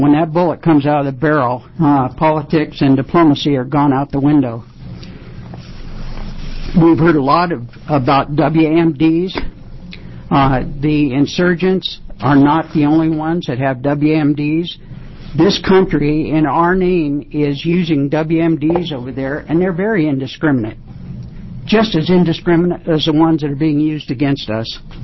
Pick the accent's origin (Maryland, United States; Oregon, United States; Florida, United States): Oregon, United States; Aloha; I'm from Aloha.